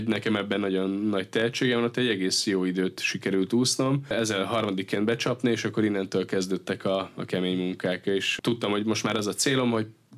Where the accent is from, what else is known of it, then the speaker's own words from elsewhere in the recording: Pécs, Baranya, Hungary; Ott én Pécsnek kertváros, így hívják azt a részt, kertváros, ott nőttem föl, ráadásul az közel volt az uszoda